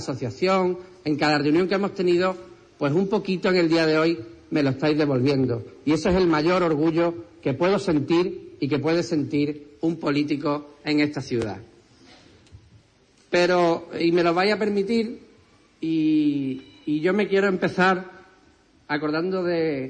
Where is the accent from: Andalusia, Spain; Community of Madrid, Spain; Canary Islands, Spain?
Andalusia, Spain; Huelva; yo soy un onubense que ama su tierra y la ha amado siempre, además.